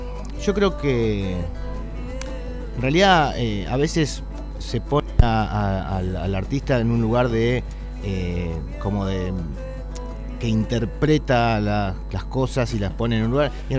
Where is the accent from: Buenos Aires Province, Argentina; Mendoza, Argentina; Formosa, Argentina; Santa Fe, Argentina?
Santa Fe, Argentina; Chañar Ladeado; also born or lived in Rosario; Mi vieja rosarina fue toda la vida de Rosario, digamos. Pero bueno, yo me crié después, a partir de los 3 años, en Chañar Ladeado.